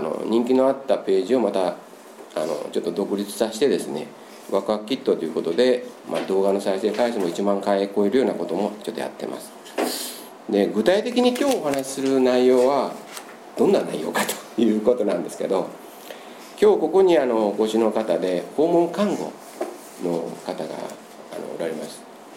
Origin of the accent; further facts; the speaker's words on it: Ube, Yamaguchi, Japan; also born or lived in Shimane / Matsuyama / Tokyo / Nagoya; 生まれは島根県です。で、育ちはもう島根県は3ヶ月ぐらいいて、育ちはもうずっと宇部市です。で、学生時代も松山の方におりまして、で、あとはずっと20年間転勤族で東京、名古屋、広島、大阪というところを